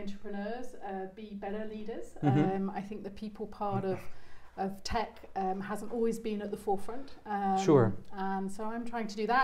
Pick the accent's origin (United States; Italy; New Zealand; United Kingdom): United Kingdom; also born or lived in France; I'm a Brit.